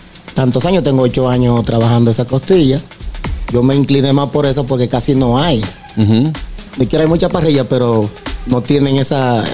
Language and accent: Spanish; Buechío, San Juan, Dominican Republic; un bar famoso que había en mi pueblo, Buechío, San Juan de la Maguana